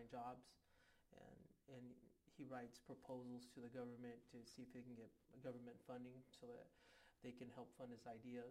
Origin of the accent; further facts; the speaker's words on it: Honolulu, Hawaii, United States; born there; I was born in Honolulu, Hawaii.